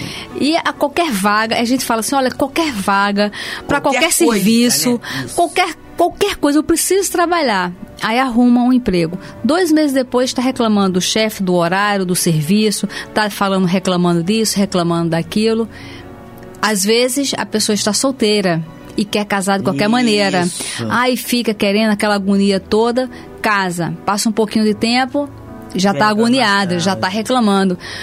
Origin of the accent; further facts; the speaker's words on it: Paraíba, Brazil; Quando eu era criança, eu morava na Paraíba, morava em casa.